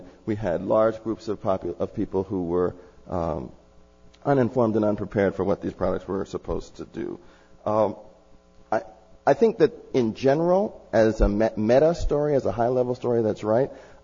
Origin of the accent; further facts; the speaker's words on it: Los Angeles, California, United States; I'm from Los Angeles. The experience in Los Angeles was bad.